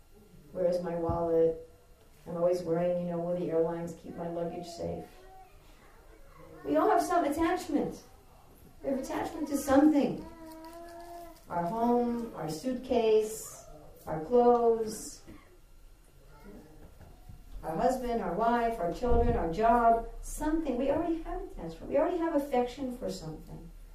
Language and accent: English; United Kingdom; And I'm British Indian, so I'm more cultured than anybody.